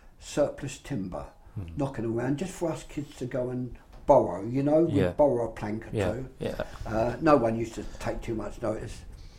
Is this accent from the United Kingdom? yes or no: yes; Rotherhithe, London, United Kingdom; born there; "I know you were born in Rotherhithe." And he went, "Yes, I was born in St Olive's Hospital." I said, "And so was I."